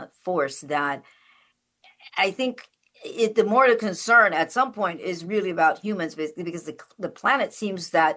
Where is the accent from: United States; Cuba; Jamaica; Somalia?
Jamaica; Westmoreland; born there; I was born in Jamaica in Westmoreland, in an area where it was very forest, you know, it's very forest-like, very much so, you know, so it's raining all the time.